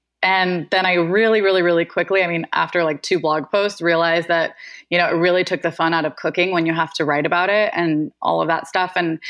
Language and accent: English; San Diego, California, United States; moved away as an adult; now in New York, United States; Yes, born and raised in San Diego. I left San Diego for, I don't know, 5 seconds a few times, but always kind of went back there, and then I finally made the move out to New York a few years ago.